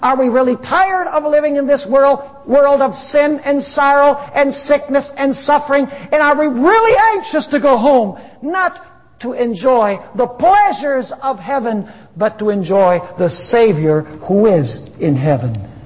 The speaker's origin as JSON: {"language": "English", "region": "Wisconsin", "country": "United States", "said": "\"It's time to ship this son of ours off to Wisconsin,\" because we're originally from Wisconsin, \"to Wisconsin Academy so that he can learn to read and write English.\""}